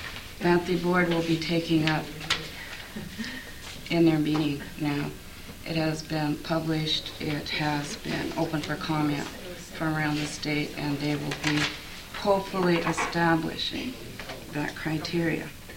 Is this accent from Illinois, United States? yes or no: no; Elfin Cove, Alaska, United States; I'm from Elfin Cove.